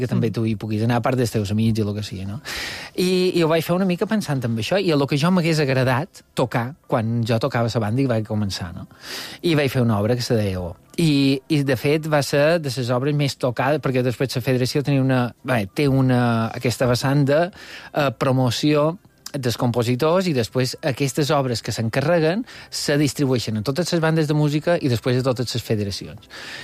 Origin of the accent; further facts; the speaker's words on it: Porreres, Balearic Islands, Spain; jo som de Porreres i som de Mallorca, vagi on vagi.